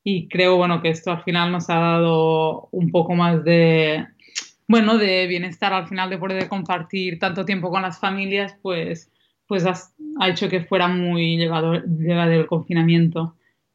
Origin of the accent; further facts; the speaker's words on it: Banyoles, Catalonia, Spain; el Campeonato de España en Bañolas, en mi pueblo